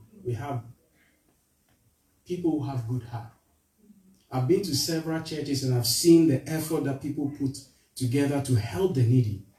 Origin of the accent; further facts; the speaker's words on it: Ghana; Because I was raised in Ghana in poverty, and I know what poverty does.